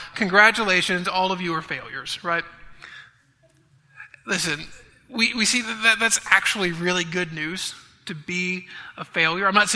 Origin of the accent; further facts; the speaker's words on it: United States; But I do think that sometimes being an American, growing up in this culture, for a lot of us, that's an overwhelming blessing.